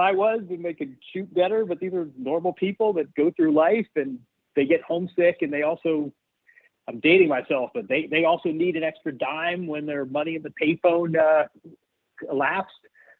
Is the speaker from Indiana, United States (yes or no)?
yes; Bloomington, Indiana, United States; So I grew up in Bloomington, Indiana.